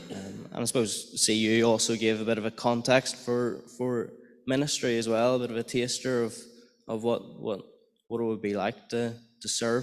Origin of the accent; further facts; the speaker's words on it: Armagh, Northern Ireland, United Kingdom; also born or lived in Rathfarnham; I grew up in Armagh, actually. And then when I was about 15 years old, moved to Rathfarnham. And from there, kind of studied in university from Rathfarnham. I studied up in McGee College.